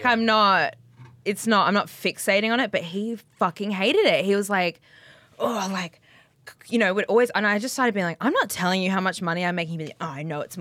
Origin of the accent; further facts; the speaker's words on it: Brisbane, Queensland, Australia; I didn't grow up in Byron, so I grew up in Brisbane.